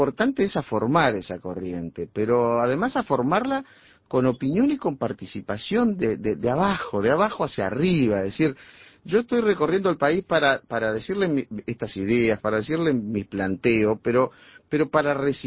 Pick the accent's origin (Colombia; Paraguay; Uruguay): Uruguay; la mayoría de los uruguayos somos un producto del Uruguay vallista.